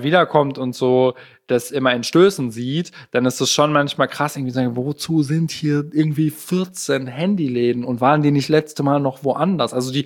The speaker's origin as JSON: {"language": "German", "town": "Gelsenkirchen", "region": "North Rhine-Westphalia", "country": "Germany", "said": "Ist geil, weil ich komme aus Ückendorf."}